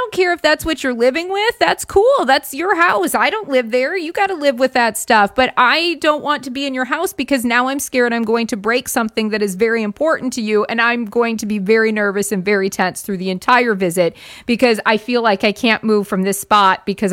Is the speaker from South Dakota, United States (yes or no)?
yes; South Dakota, United States; My dad was a hunter. I mean, I grew up in South Dakota. I get it, right?